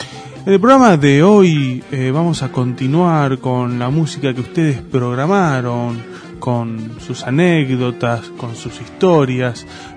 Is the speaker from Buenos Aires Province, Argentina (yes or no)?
yes; Los Cardales, Buenos Aires Province, Argentina; En 1988, yo tenía apenas 13 años y vivía en mi pueblo, Los Cardales, a unos 70 kilómetros de la capital federal.